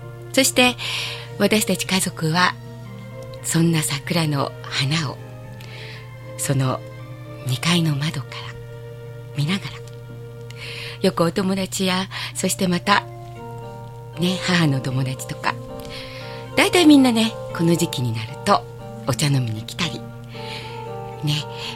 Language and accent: Japanese; Tokyo, Japan; 私の実家は都内の下町にありました。